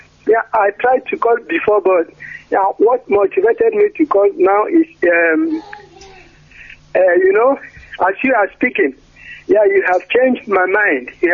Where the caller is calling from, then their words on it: Nancy, Grand Est, France; Yeah, I'm calling from France. I'm calling from France.